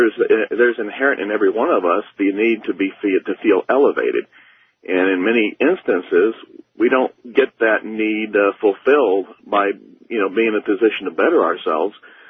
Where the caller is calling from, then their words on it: Liberal, Kansas, United States; I'm calling from Liberal, Kansas.